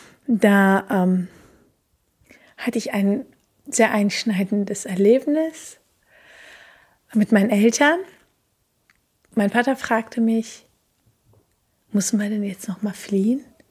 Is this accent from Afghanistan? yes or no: yes; Afghanistan; Etwas, womit ich als Kind groß geworden bin in Afghanistan